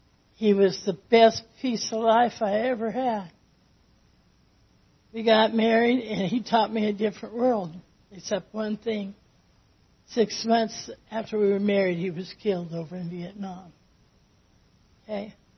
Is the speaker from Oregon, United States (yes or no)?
yes; Oakland, Oregon, United States; I was raised on a farm. I had a father that was very strict. I was raised in Oakland, Oregon.